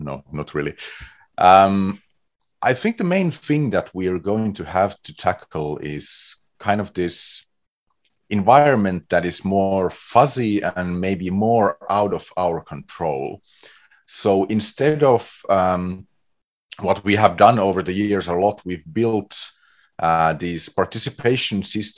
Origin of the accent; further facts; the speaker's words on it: Finland; I come from Finland.